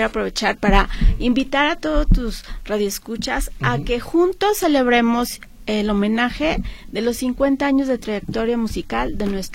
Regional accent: Mexico; Nuestra esencia como mexicanos lo pueden encontrar y recorrer en cada uno de sus edificios

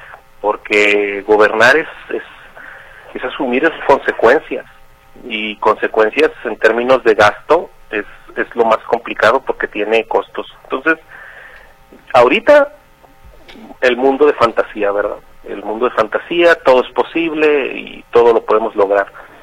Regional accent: Mexico; todos somos mexicanos, todos estamos aquí

